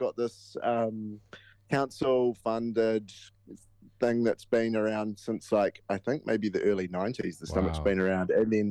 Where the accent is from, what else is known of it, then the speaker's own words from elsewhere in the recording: Palmerston North, Manawatū-Whanganui, New Zealand; Yeah, we are all originally from Palmerston North, but we kind of have been moving around the country a little bit, and I'm currently living in Whanganui